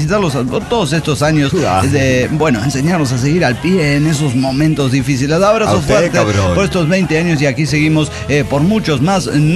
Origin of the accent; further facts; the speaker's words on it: Tijuana, Baja California, Mexico; de Tijuana, México.